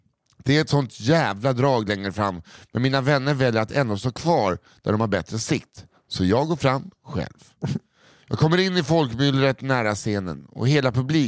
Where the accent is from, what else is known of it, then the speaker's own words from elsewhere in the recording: Kiruna, Norrbotten County, Sweden; Kiruna. Där har jag vuxit upp.